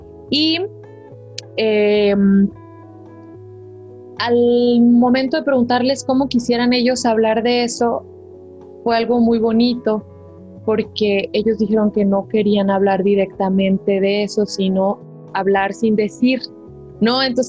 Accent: Ignacio Zaragoza, Mexico; en mi pueblo, que se llama Ignacio Zaragoza.

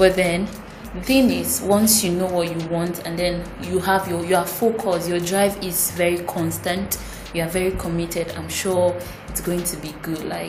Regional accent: Lagos, Nigeria; born there; now in Kaduna, Nigeria; I've been in Kaduna for a very, very long time. Though I didn't grow up here in Kaduna. I was born in Lagos, but came back to Kaduna a few years ago.

